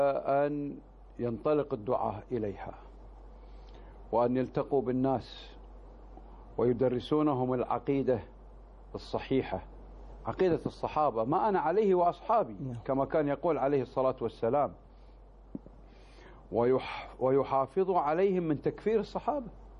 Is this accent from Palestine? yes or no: no; Kuwait; يعني العمل الخيري اللي موجود عندنا في الكويت